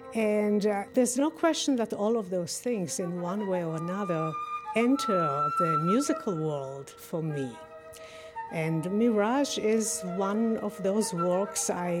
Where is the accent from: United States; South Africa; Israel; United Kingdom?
Israel; But I grew up in Israel. I go back there periodically, and certainly in many important ways, it is the home that is in the heart.